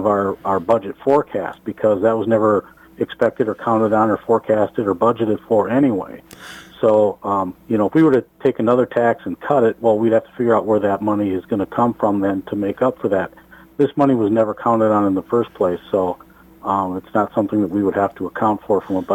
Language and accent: English; South Dakota, United States; I grew up in South Dakota, and one thing that's common there that you don't see here is drive-through liquor stores.